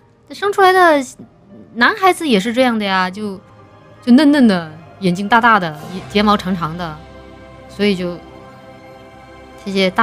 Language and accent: Chinese; Chongqing, China; 因为我从小在重庆长大哈。